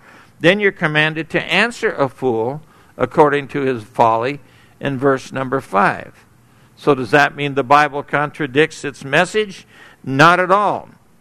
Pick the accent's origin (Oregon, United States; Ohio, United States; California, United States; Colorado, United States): California, United States; Santa Ana; I grew up in Santa Ana, California.